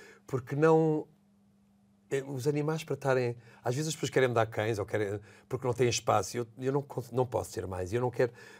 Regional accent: Buraca, Lisbon, Portugal; born there; Uma casa com um quintalinho. Foi onde eu nasci, na Buraca

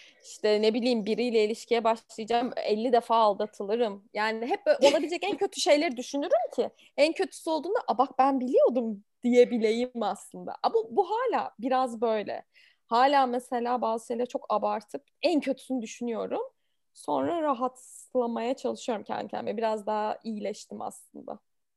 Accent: Yozgat, Turkey; Çünkü ben bas bas bağırıyordum yani. Çünkü ben Yozgatlıyım.

